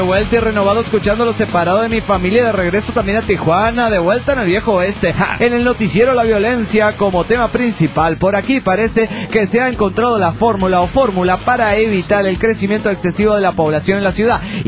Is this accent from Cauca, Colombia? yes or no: no; Bogotá, Colombia; born there; Si mi memoria no me engaña, yo nací en aquella ciudad, en Bogotá, y recuerdo que en vez de ser una zona calurosa, es todo lo contrario. Por la altitud en la que se encuentra ubicada, hace un clima templado, tirando más a frío como el otoño europeo.